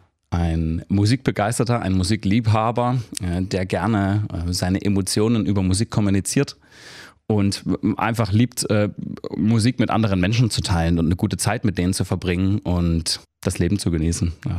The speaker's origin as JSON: {"language": "German", "town": "Dresden", "region": "Saxony", "country": "Germany", "tie": "born or raised there", "also_born_or_lived": "Leipzig", "said": "Ich komme auch aus Sachsen. Geboren in Leipzig, mittlerweile aber wohnhaft in Dresden."}